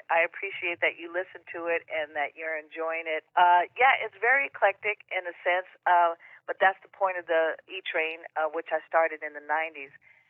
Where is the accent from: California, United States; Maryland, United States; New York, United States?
California, United States; being born and raised in the Bay Area, listening to all the types of music